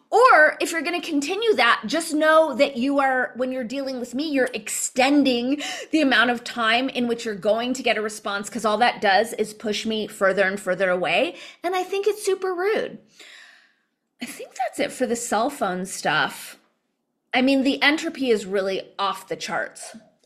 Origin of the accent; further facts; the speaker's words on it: Los Angeles, California, United States; So for me personally, I grew up in Los Angeles. Los Angeles is super very diverse.